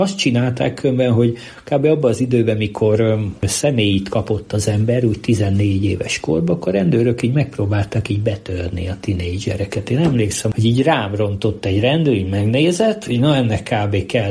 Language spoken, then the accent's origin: Hungarian; Szeged, Csongrád-Csanád, Hungary; Először Rajgyőn laktak, aztán meg Hattyastelepre költöztek. Az egy külső része Szegednek, egy külvárosa. Ott laktunk